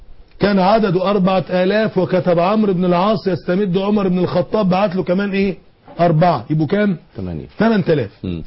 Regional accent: Egypt

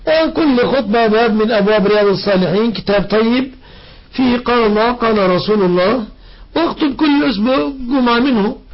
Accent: Egypt; وأسأل الله أن يحفظ بلادنا مصر أمنة مطمئنة

